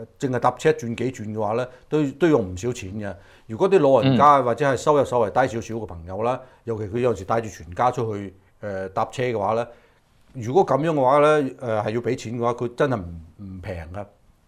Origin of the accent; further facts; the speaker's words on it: Hong Kong; 咁作為香港人講唔 fair 喎呢樣嘢